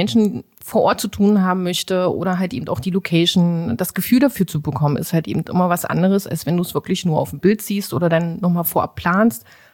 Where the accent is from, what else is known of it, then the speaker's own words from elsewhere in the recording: Magdeburg, Saxony-Anhalt, Germany; also born or lived in Bulgaria; Ich lebe hier in Magdeburg, seitdem ich 5 bin. Gebürtig bin ich eigentlich aus Bulgarien, also von daher eine kleine Reise hinter mir.